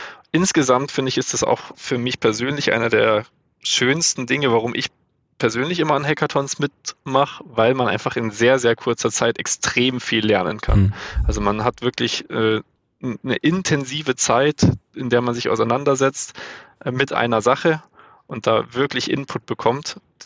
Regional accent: Pfaffenhofen, Bavaria, Germany; also meine Heimatstadt Pfaffenhofen

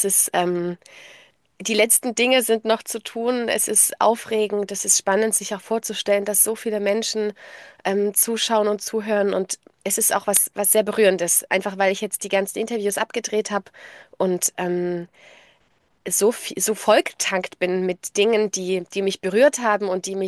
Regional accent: East Germany, Germany; born there; ich bin noch in der DDR geboren

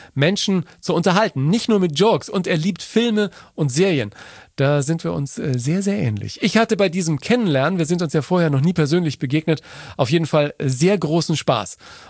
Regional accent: Nuremberg, Bavaria, Germany; Und ich bin ja ein Franke, ich komme aus Nürnberg, ja, da würde man sagen, Nissa.

